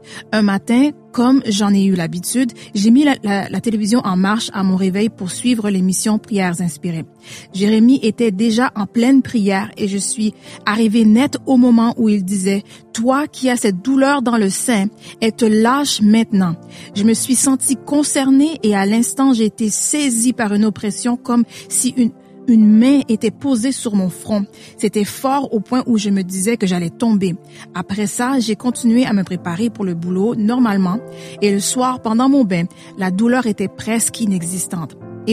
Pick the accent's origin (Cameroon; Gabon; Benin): Cameroon; je suis camerounaise vivant au Cameroun.